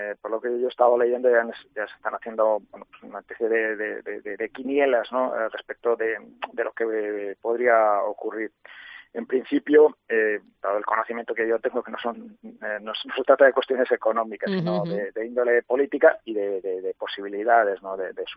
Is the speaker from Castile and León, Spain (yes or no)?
yes; Castile and León, Spain; En sentido contrario, pues, como castellano-leoneses también